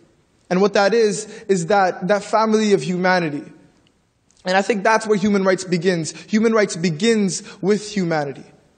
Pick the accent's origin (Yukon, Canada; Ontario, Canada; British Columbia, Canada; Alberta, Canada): Ontario, Canada; I'm a 17-year-old poet. … I'm from the Regent Park community.